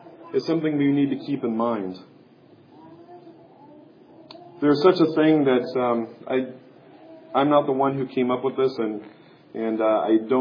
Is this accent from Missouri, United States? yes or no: yes; Kansas City, Missouri, United States; I grew up in Kansas City. We're not as environmentally friendly back when I was growing up.